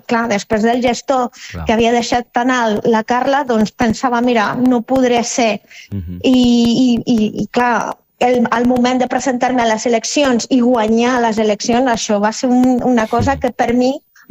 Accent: Venezuela; moved away as an adult; now in Barcelona, Spain; fa 20 anys, quan vaig arribar a Barcelona, vaig arribar al barri de Gràcia, perquè jo sóc de Venezuela.

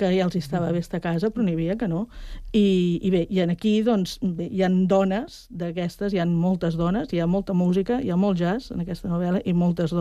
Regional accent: Barcelona, Catalonia, Spain; moved away as an adult; now in Sant Cugat, Spain; vaig néixer a Barcelona i vaig estar vivint allà fins que vaig tenir 20 i pico d'anys i després ja vaig venir cap aquí

